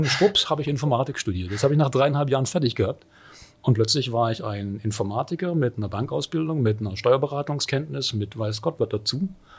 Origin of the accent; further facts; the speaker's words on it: Baden-Württemberg, Germany; moved away as an adult; ich komme aus dem Schwarzwald.